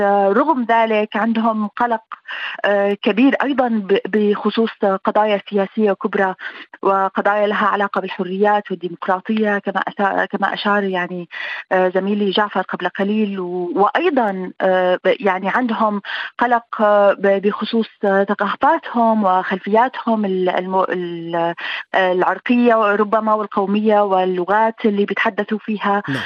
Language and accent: Arabic; Syria; بذلنا من أجله الدماء نحن كسوريين وسوريات.